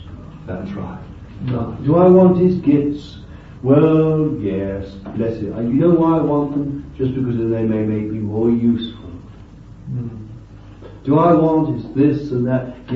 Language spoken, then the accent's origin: English; England, United Kingdom; We're so English, we don't like emotion and all sorts of things.